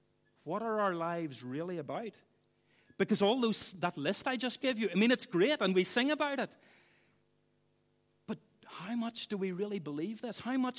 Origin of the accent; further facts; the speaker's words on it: Ireland; I am from Ireland, so maybe you can let me away with it.